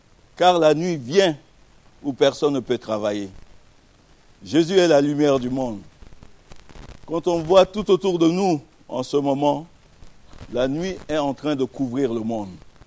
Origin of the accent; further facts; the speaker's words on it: Montpellier, Occitanie, France; donc on vient de Montpellier, je suis pasteur à Montpellier